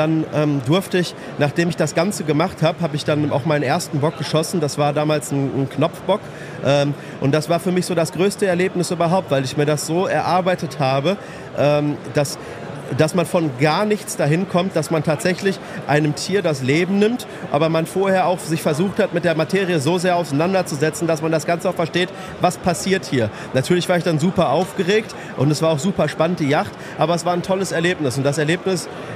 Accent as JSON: {"language": "German", "town": "Dortmund", "region": "North Rhine-Westphalia", "country": "Germany", "said": "ich komm ja hier aus Dortmund"}